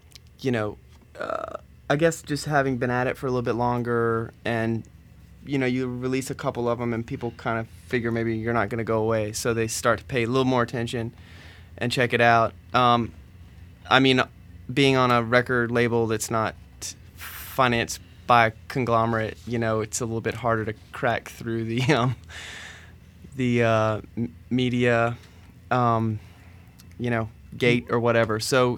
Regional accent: North Carolina, United States; now in New York, United States; I'm from North Carolina.

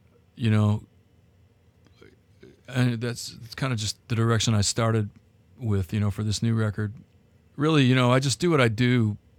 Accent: Michigan, United States; And I grew up in the Detroit area also.

